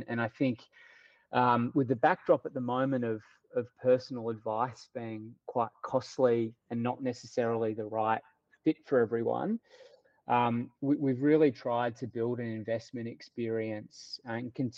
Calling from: Melbourne, Victoria, Australia; Freezing cold Melbourne, pouring with rain at the moment, which is pretty standard, unfortunately.

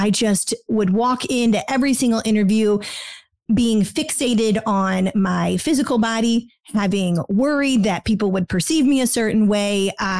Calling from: Dripping Springs, Texas, United States; A small town called Dripping Springs in Texas, and that is right outside of Austin in the Hill Country.

